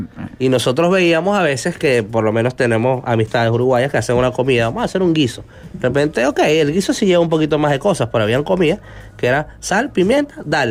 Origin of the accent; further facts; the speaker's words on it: Venezuela; Y me dice, ¿de dónde sos? Y yo le digo, de Venezuela.